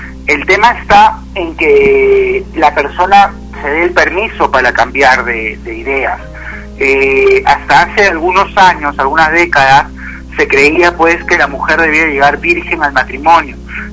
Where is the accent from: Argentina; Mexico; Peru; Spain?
Peru; lo que nosotros como peruanos u occidentales entendemos